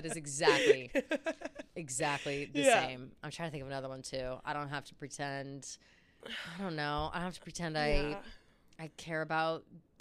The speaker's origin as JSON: {"language": "English", "town": "Flemington", "region": "New Jersey", "country": "United States", "tie": "born or raised there", "said": "shout out Flemington, New Jersey, I don't have that connection with my hometown."}